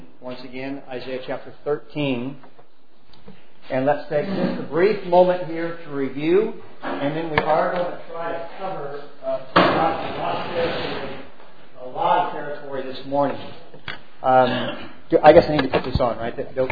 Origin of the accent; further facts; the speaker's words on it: Texas, United States; now in California, United States; Yeah, I mean, I'm from Texas, but I'm in California.